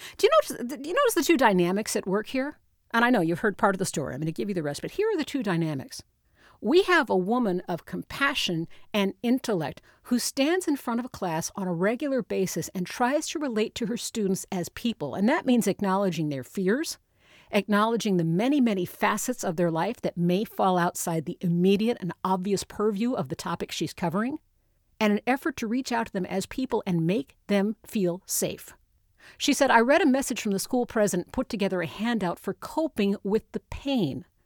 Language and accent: English; Notre Dame, Indiana, United States; I am no fan of Notre Dame. I grew up around Notre Dame.